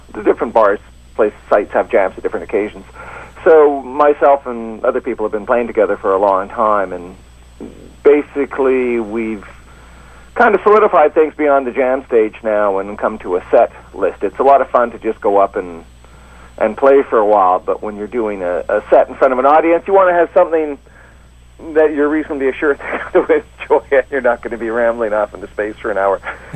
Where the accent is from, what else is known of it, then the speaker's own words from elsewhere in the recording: British Columbia, Canada; And I'm from the Island area, although we've all lived in different parts of Canada.